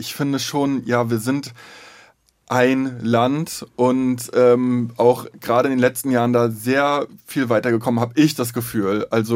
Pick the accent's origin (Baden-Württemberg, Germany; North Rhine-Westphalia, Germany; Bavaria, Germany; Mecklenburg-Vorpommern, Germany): Mecklenburg-Vorpommern, Germany; Stralsund; also so ein Plattenbauviertel wie jetzt das, wo ich herkomme, Knieper West.